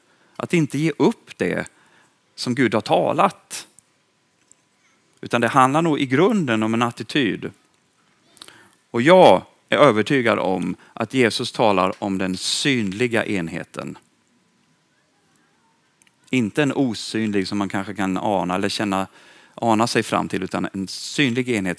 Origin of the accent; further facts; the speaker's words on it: Östergötland, Sweden; han är begravd ganska nära där jag kommer ifrån. I Torpa kyrkogård.